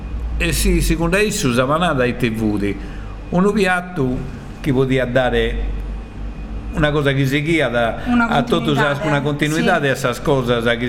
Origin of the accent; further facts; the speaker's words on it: Spain; Italian is a second language; Sono spagnolo, ma sì.